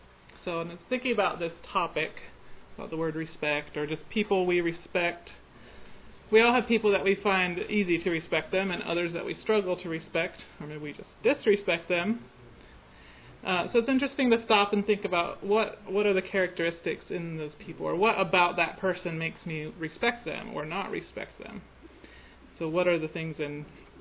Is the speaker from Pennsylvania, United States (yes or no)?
yes; Ephrata, Pennsylvania, United States; now in Milton-Freewater, United States; I think some of you were in my workshop yesterday, but I am from Ephrata, Pennsylvania.